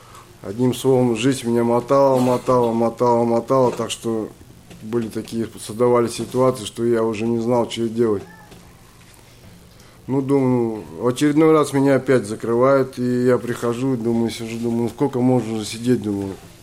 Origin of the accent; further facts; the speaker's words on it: Kazakhstan; now in Tomsk, Russia; Сам я родом с Казахстана, но с 98 года я живу в Томске. Так как мои родители живут здесь, я приехал, здесь я остался. Привез свою семью.